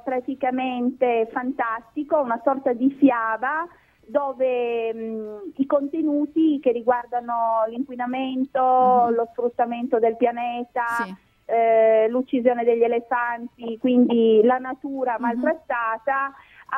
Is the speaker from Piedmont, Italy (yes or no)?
yes; Turin, Piedmont, Italy; now in Santhià, Italy; a Santià, dove io abito, in provincia di Vercelli, anche se io sono torinese